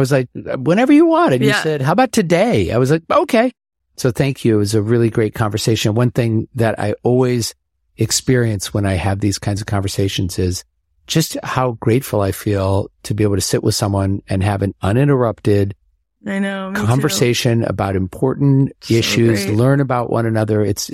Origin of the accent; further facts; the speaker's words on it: Omaha, Nebraska, United States; I realized I'd talked about growing up in Omaha, but I hadn't mentioned that.